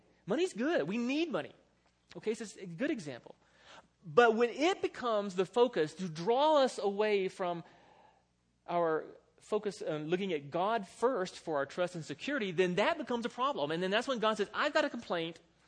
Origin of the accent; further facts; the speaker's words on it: the South, United States; I'm from the South, and it has been jokingly said, and it's kind of true, that, you know, football's like the religion of the South.